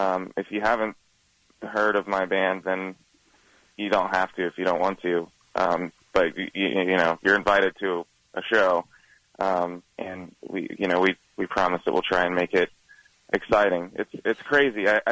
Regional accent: Columbus, Ohio, United States; We're from Columbus, so we love playing in the Midwest.

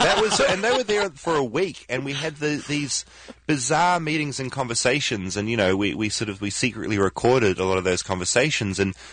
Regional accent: New Zealand; The better one. Clearly I'm from New Zealand. Can't you tell from my accent?

